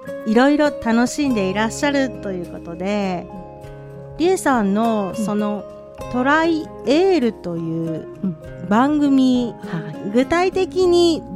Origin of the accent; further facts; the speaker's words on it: Mie, Japan; あの私地元三重なんですが